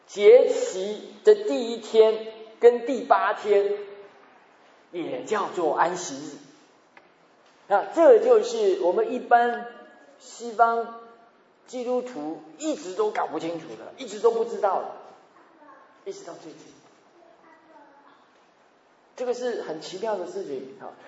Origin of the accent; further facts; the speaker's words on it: China; 就好像我们中国人那个春联一定是红的